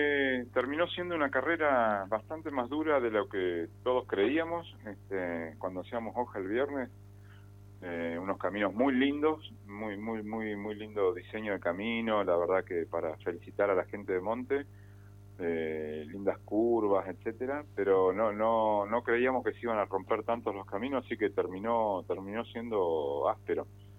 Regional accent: Junín, Buenos Aires Province, Argentina; born there; also born or lived in Arenales; now in General Pico, Argentina; Nacido en Junín, provincia de Buenos Aires. Bien. Después viví muchos años en Arenales, cerca de Junín.

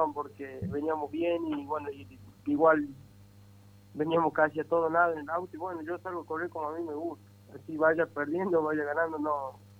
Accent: Famaillá, Tucumán, Argentina; Sí, yo soy de Famaillá.

